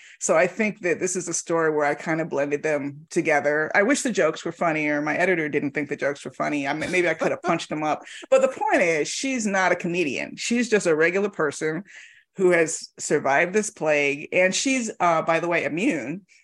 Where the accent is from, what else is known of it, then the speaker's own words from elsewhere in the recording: Miami, Florida, United States; grew up in Florida now, but of course, I grew up in Miami. And Miami is a whole different animal.